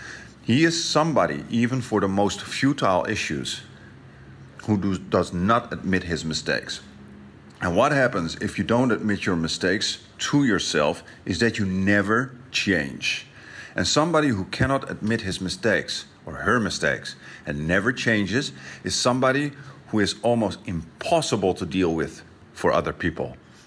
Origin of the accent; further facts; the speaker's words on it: Netherlands; I come from the Netherlands, Europe